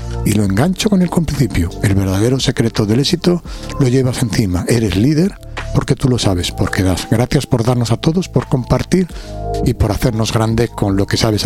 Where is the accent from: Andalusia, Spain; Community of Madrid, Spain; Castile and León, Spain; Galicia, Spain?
Community of Madrid, Spain; Alcobendas; vengo de Alcobendas, de Madrid